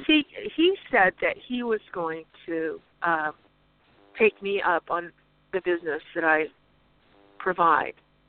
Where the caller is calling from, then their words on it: Phoenix, Arizona, United States; This is also … I'm calling from Phoenix, Arizona.